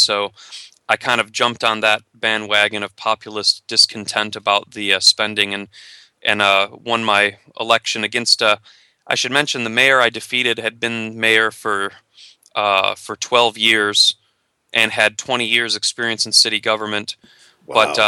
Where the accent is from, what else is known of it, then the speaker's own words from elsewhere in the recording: Howell, Michigan, United States; I'd run for mayor in my hometown of Howell, Michigan. Howell is a medium-sized city. It's about 10,000, population 10,000.